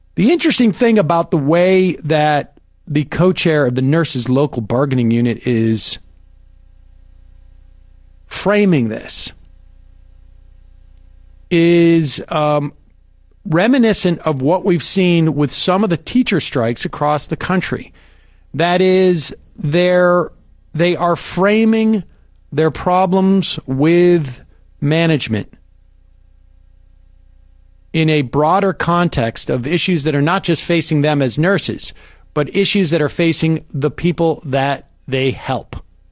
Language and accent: English; Worcester, Massachusetts, United States; So good luck to those teachers up there in Worcester, my hometown.